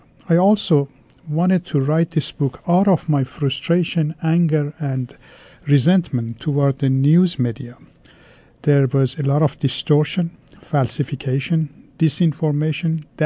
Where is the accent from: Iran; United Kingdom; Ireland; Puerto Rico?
Iran; English is a second language; moved away as an adult; now in United States; I grew up in Iran. I got my MD in Iran. I was 8 years in three different medical schools in Iran and college.